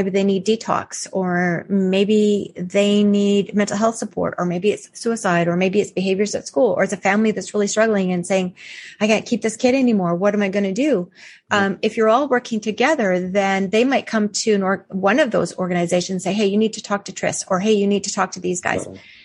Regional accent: Canada; I'm Canadian. I might do that.

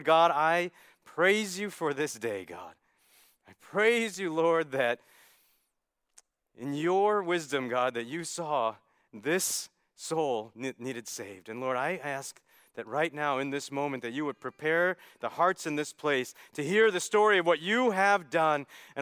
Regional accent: Chicago, Illinois, United States; I was born in Chicago and raised in a Hindu home

